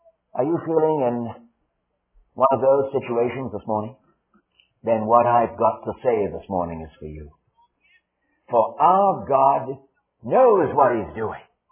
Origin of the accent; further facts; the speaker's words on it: Wales, United Kingdom; first language Welsh; English is a second language; sang it to that Welsh tune … It made me feel like I was back home again, that being my first language.